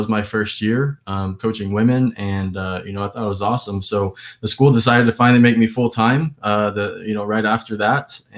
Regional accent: Artesia, New Mexico, United States; So born and raised in Artesia, New Mexico, right down the road from us, about an hour away.

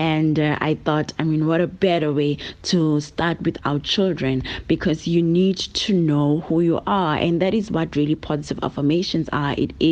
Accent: Bethel, Mpumalanga, South Africa; now in Johannesburg, South Africa; Originally, I'm from Bethel, a small town in Mpumalanga. I now reside here in Johannesburg with my family.

